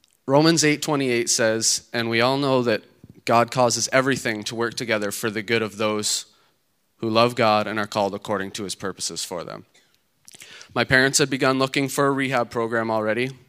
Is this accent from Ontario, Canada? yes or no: yes; Napanee, Ontario, Canada; I'm from Napanee, Ontario. I'm 28 years old, and I know that I don't look it.